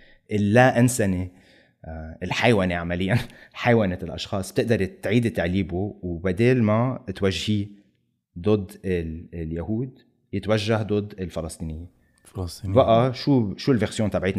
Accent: Beirut, Beirut Governorate, Lebanon; بس أنا ربيت ببيروت تحت الاحتلال

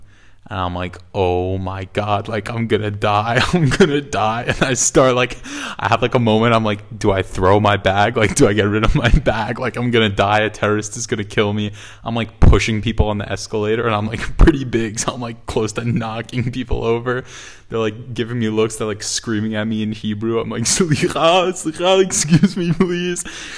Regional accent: New York City, New York, United States; I'm from New York City.

